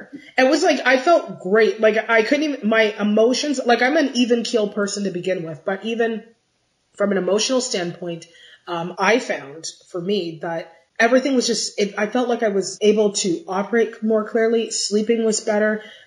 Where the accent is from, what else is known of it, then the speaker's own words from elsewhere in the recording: Guelph, Ontario, Canada; I grew up in Guelph, Ontario, and I still reside here. And it has always been a green, holistic community. And we are surrounded by farms.